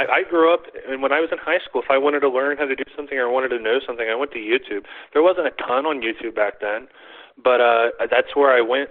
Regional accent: West Virginia, United States; I grew up in West Virginia in like a kind of a poor town, like upper, lower class, lower middle class.

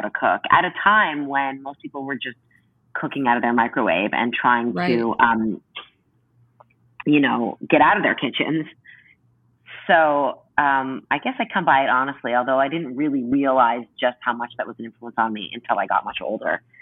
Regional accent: Toronto, Ontario, Canada; I grew up in Toronto. Right in the center of the city, which was an amazing place to grow up.

